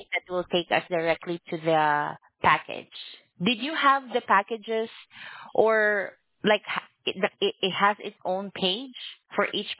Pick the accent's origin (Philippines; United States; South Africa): Philippines; because I'm actually from the Philippines.